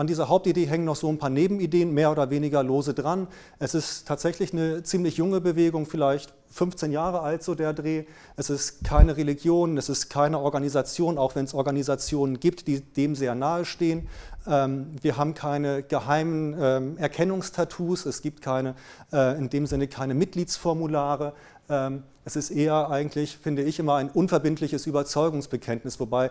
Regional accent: Marburg, Hesse, Germany; Ich komme aus Marburg, habe da Psychologie studiert

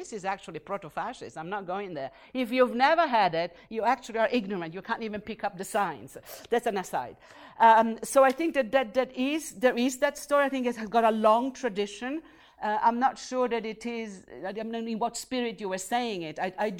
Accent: Friuli-Venezia Giulia, Italy; coming also from the region of Italy that borders, I come from Friuli, which is part of the East, this is part of my family genealogy

